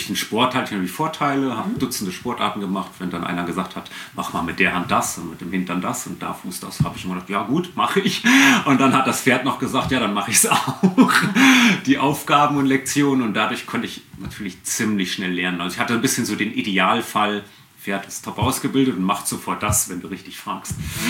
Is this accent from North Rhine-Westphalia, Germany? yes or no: no; Fulda, Hesse, Germany; Ursprünglich geboren in Fulda, genau. Oh. Hab aber eigentlich immer irgendwo in Hessen war ich immer irgendwie unterwegs.